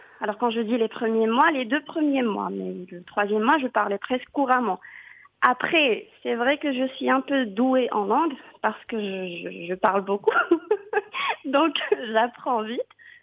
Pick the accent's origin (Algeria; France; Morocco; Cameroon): Morocco; Après, c'est ce que je disais avant, je suis marocaine.